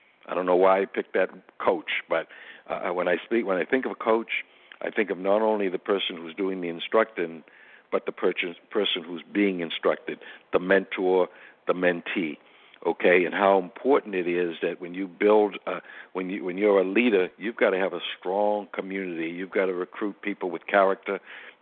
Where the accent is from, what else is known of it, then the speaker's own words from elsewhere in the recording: United States; I'm an American. I am not a Democrat or Republican. I am an American.